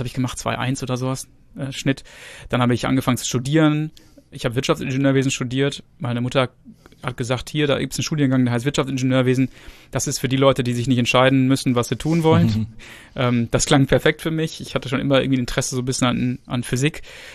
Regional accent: Gütersloh, North Rhine-Westphalia, Germany; born there; Also ich bin in Gütersloh geboren. Also das ist in der Nähe von Bielefeld für diejenigen, die das nicht kennen.

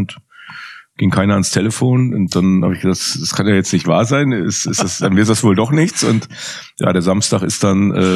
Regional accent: North Rhine-Westphalia, Germany; ich möchte gerne in der Region, wo ich groß geworden bin, auch mal fußballerisch arbeiten. Und das ist für mich der Pott.

